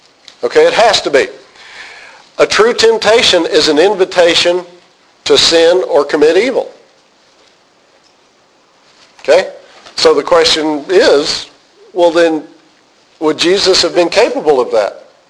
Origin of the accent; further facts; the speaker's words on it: Plainview, United States; It's that Plainview connection. That's right. We grew up in Plainview. We understand each other.